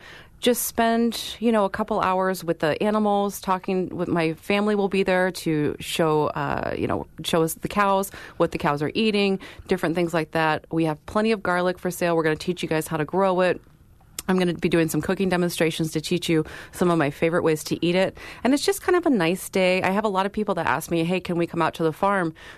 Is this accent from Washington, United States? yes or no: yes; Washington, United States; When I grew up in Washington State, there was a commune up the road from us